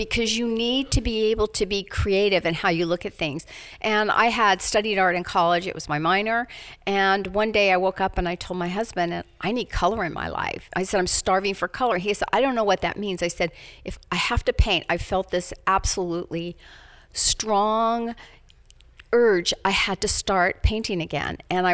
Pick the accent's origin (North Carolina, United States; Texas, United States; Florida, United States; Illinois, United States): Texas, United States; Dallas; now in Washington, United States; But I discovered that being new to Washington, D.C., I needed a community of friends. And I was from Dallas, Texas.